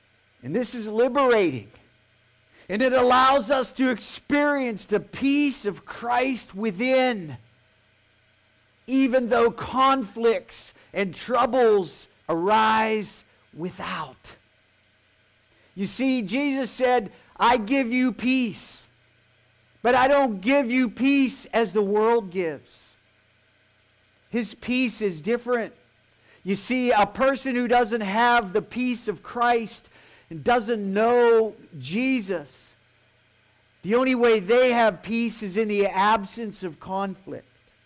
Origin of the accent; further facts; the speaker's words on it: Pittsburgh, Pennsylvania, United States; I'm from Pittsburgh, okay?